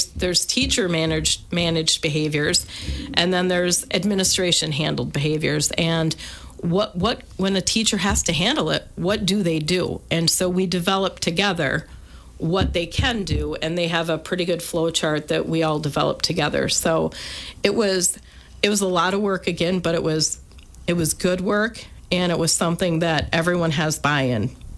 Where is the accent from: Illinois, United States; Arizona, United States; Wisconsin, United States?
Wisconsin, United States; Richland Center; Yep. I'm from Richland Center.